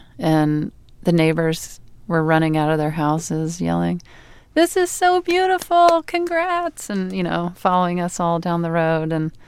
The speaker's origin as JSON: {"language": "English", "region": "Mississippi", "country": "United States", "tie": "born or raised there"}